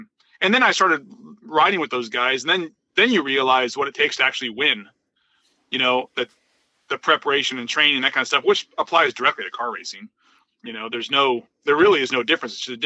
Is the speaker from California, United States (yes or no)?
yes; Mountain View, California, United States; where I grew up in Mountain View, at the time I did, you know, basically I was in Mountain View as a teenager, you know, 85, 86, 87.